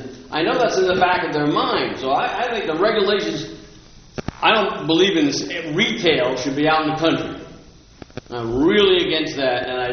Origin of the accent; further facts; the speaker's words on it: North Carolina, United States; Now, I came from North Carolina, lived there 30 years